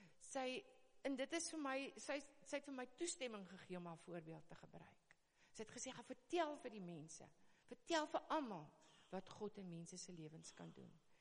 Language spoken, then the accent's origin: Afrikaans; Worcester, Western Cape, South Africa; now in Kleinmond, South Africa; Toe ons besluit het om Kleinmond toe te trek van Woester, en weet, ek is gebore en getoe in Woester.